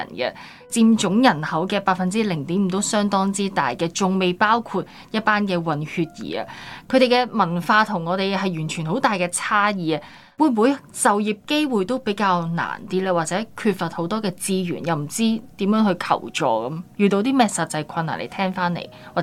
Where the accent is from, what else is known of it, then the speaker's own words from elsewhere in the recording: Hong Kong; 我們中國人或者香港人的傳統就是結婚男家給禮金的嘛